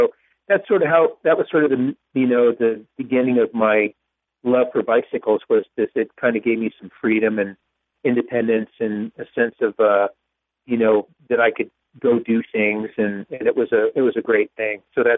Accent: Tamalpais Valley, California, United States; Well, I grew up in Tamalpais Valley, which is at the base of Mount Tamalpais.

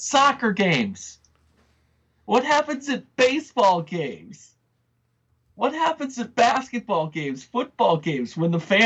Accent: United States; now in Canada; I'm an American. I have blind spots just like any other American. I have my own stupidity, you know, various stupid things that I'm finding when I'm living here in Canada.

